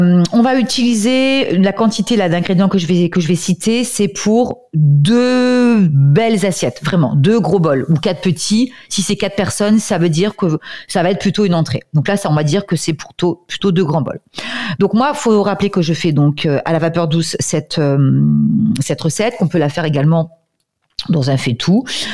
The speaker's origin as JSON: {"language": "French", "country": "France", "said": "Mais nous, si on revient chez nous en France, les produits fermentés qu'on consomme tous ou plus ou moins régulièrement"}